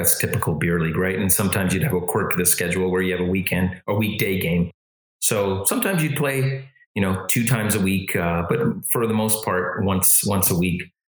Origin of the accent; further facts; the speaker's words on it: Edmonton, Alberta, Canada; because I mean, I grew up in Canada, and so like hockey's everywhere.